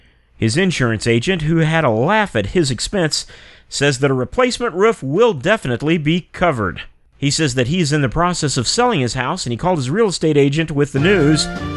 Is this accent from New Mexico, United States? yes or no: yes; New Mexico, United States; Well, it happened in my home state right here in New Mexico